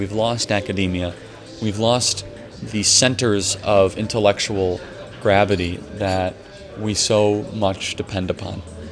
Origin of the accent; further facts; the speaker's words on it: United States; I grew up as an American patriot, and everyone should love their country.